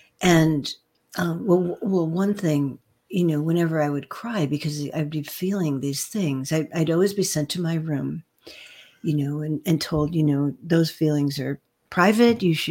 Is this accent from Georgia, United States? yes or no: no; Buffalo, New York, United States; born there; Okay. Well, so I was born in Buffalo, New York.